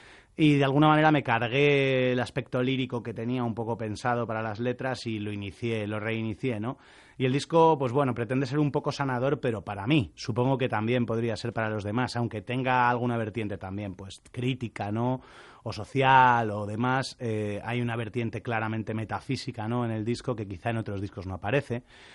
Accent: Madrid, Community of Madrid, Spain; Ahí estamos, pero hay que decir que yo soy madrileño.

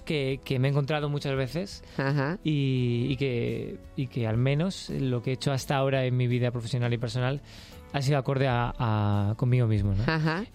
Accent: Valencia, Valencian Community, Spain; Soy valenciano, me encanta Valencia y soy de allí, lógicamente, pero yo pienso que uno es de donde vive, ¿no?

